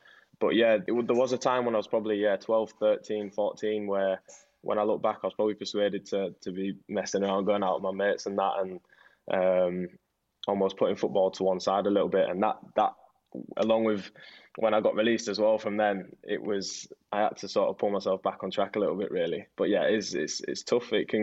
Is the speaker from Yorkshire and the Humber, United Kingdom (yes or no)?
yes; York, Yorkshire and the Humber, United Kingdom; born there; I was born in York.